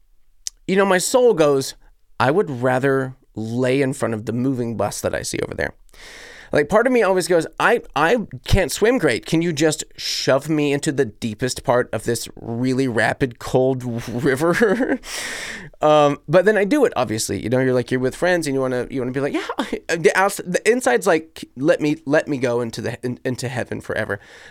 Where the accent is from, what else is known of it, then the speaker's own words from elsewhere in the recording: United States; So I come from the States. So please do not hold that against me currently.